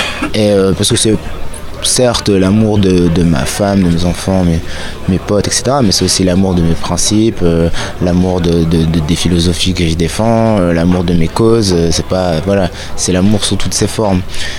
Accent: Lille, Hauts-de-France, France; Moi j'ai grandi à Lille, donc quand tu grandis à Lille, t'es à, je sais pas, peut-être 15 km de tournée, gants.

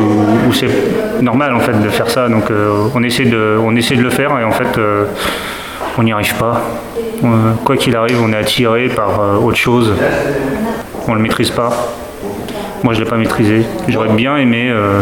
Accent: Tours, Centre-Val de Loire, France; now in Alençon, France; Alors moi je viens de Tours, je suis sur Alençon

